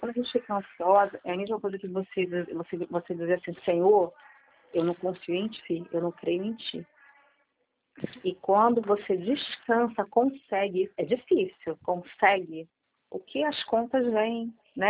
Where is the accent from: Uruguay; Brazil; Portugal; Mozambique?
Brazil; Rio de Janeiro; eu fui criada no Rio, minha mãe me criou em casa de família.